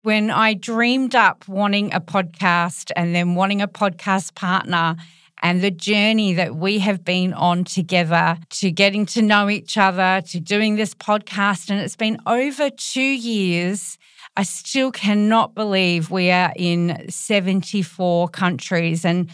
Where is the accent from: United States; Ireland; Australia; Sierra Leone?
Australia; from Australia.